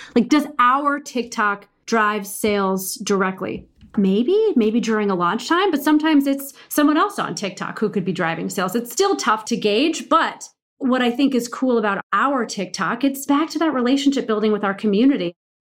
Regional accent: Midwest, United States; I'm from the Midwest.

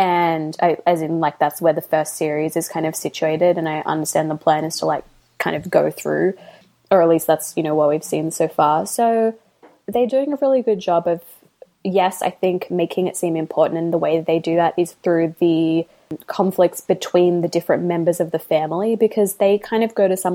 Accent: Australia; I'm Australian, so we are in the Commonwealth, but Australians are kind of Republicans usually

